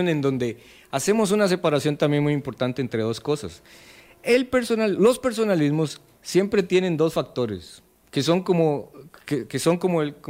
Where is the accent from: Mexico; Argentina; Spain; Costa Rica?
Costa Rica; esta interpretación de cómo somos los costarricenses en términos del apoyo al gobierno